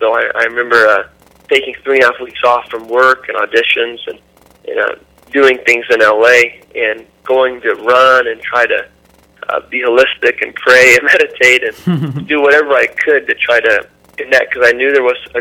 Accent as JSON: {"language": "English", "region": "Washington", "country": "United States", "tie": "born or raised there", "moved": "as an adult", "said": "I grew up in the state of Washington."}